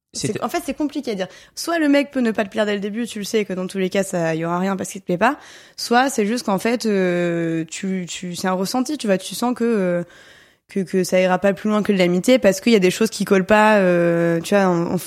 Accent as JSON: {"language": "French", "town": "Lille", "region": "Hauts-de-France", "country": "France", "lives_now": "Paris, France", "said": "Alors, je suis parisienne depuis 6 ans."}